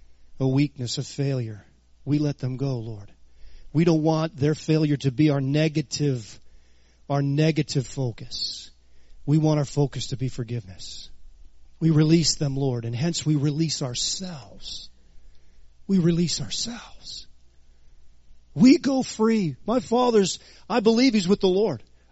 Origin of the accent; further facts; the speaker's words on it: New Orleans, Louisiana, United States; I grew up in New Orleans, you know, so the culture is, you know what the culture is.